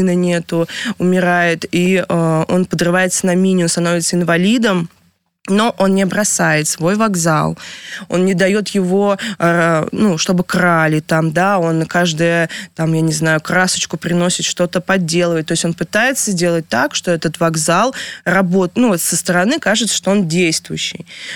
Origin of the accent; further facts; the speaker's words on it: Saint Petersburg, Russia; Вот мы семья из Санкт-Петербурга